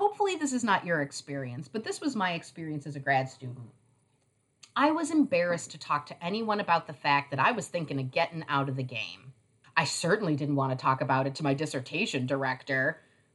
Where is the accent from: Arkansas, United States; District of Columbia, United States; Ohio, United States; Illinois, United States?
Illinois, United States; Chicago; I'm from Chicago. Love it. Love Chicago.